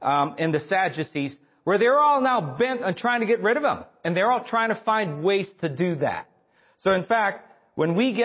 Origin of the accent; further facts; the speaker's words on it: Philippines; and by the way, I grew up in the Philippines